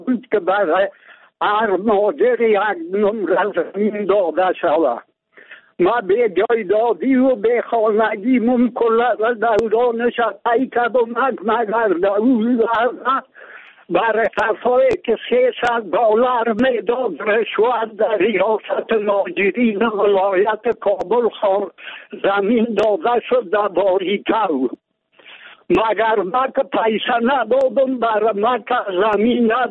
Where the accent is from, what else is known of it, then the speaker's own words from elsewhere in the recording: Afghanistan; also born or lived in Pakistan; در سال 81 از پاکستان آمدم به وطن